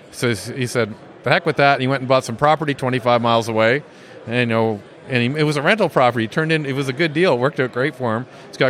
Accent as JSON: {"language": "English", "country": "Canada", "said": "So for my remote station in north of Toronto, because I'm a Canadian"}